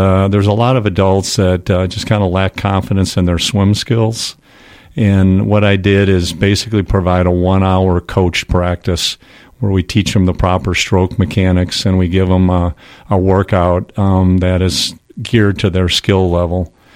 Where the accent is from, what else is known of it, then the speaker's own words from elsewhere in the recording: Madison, Wisconsin, United States; now in Dallas, United States; after Indiana, I moved back to my hometown, Madison, Wisconsin, and it was the coldest winter in history, 1979